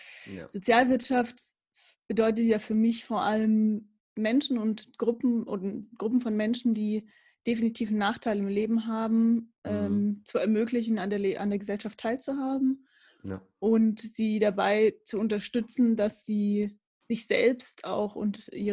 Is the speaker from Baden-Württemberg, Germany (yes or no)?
no; Erlangen, Bavaria, Germany; Ursprünglich komme ich aus Erlangen, geboren bin ich in Erlangen. Ah, jetzt wohne ich im Fürther Landkreis, also nicht weit von Erlangen entfernt. Ja, okay. Bin zurück in meine fränkische Heimat.